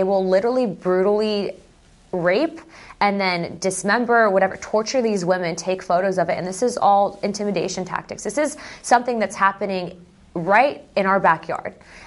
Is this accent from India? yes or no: no; United States; because I'm American and I happen to be Hispanic